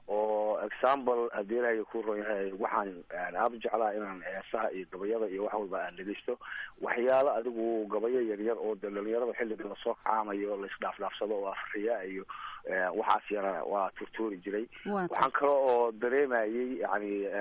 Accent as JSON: {"language": "Somali", "town": "Qardho", "region": "Bari", "country": "Somalia", "tie": "born or raised there", "also_born_or_lived": "United States / United Arab Emirates / Saudi Arabia / Yemen", "moved": "yes", "said": "waxaan ku dhashay soomaaliya gaar ahaan gobolka bari magaalada qardho iyada ayaan ku barbaaray dugsi dhexe iyo dugsi hoose iyo saraba aan ka dhigtay xiliyadii burburkiina"}